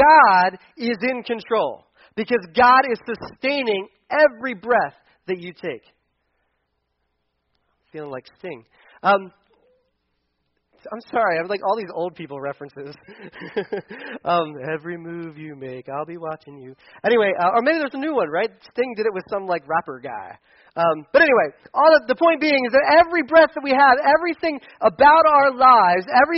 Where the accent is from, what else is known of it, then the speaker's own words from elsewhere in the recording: Delaware, United States; When I was in high school, back where I grew up in Delaware, we actually got driver's education was part of our curriculum in school.